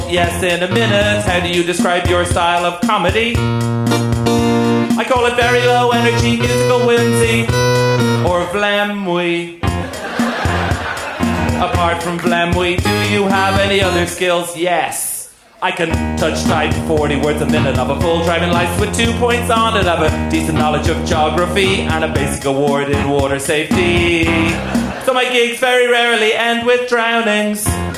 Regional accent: Dublin, Leinster, Ireland; Where are you from? I'm from Dublin City.

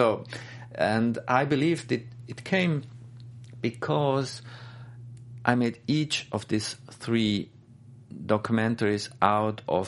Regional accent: Switzerland; also born or lived in Baghdad, Iraq; I grew up in Switzerland since I came as a child to Switzerland.

